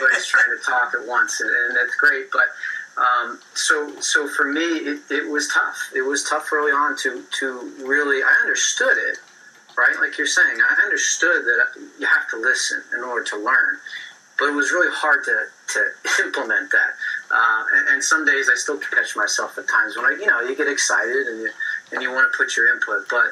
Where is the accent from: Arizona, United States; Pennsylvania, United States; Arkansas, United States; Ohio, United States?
Pennsylvania, United States; Philadelphia; I'm from Philadelphia, and, baseball in Philadelphia at that time, 20-something years ago, was not a great breeding ground for baseball. We're mostly known for a basketball town.